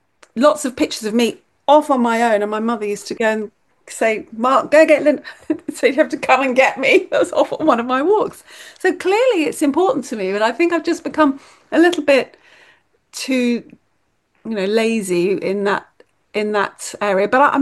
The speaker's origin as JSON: {"language": "English", "region": "London", "country": "United Kingdom", "tie": "born or raised there", "also_born_or_lived": "Greece / Venezuela", "said": "I was raised in London. I lived in London most of my life. I've lived abroad as well. I lived in Greece for a few years. I've lived in Venezuela."}